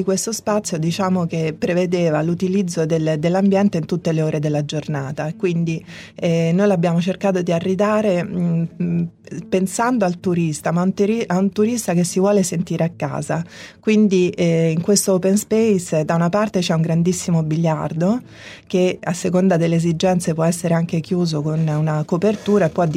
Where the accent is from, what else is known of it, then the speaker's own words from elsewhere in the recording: Rome, Lazio, Italy; Da romana mi ero dimenticata di cosa significasse vivere accanto al Tevere